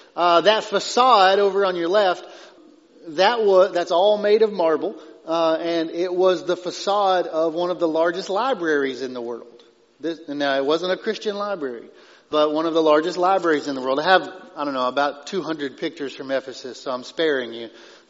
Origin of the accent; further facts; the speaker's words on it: Texas, United States; accent: East Texas; I want to say "boil in oil," but I get made fun of for my East Texas accent.